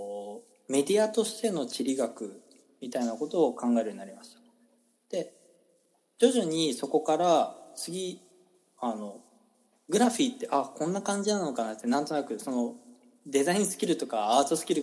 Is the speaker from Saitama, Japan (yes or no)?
no; Hiroshima, Japan; 僕自身やっぱり広島出身の中で